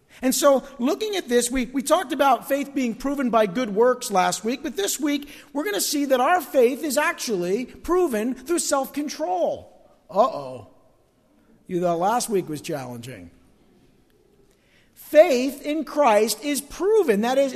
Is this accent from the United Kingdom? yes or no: no; New Jersey, United States; remember, we're from North Jersey, so this is not our native tongue, so to speak.